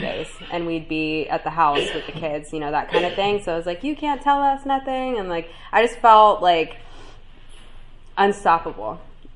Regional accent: Santa Cruz, California, United States; I was raised in Santa Cruz, California. My parents were addicts.

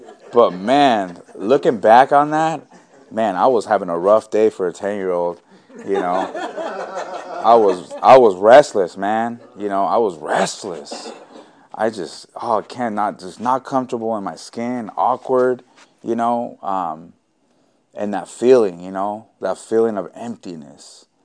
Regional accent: Napa, California, United States; born there; But I was born in Napa

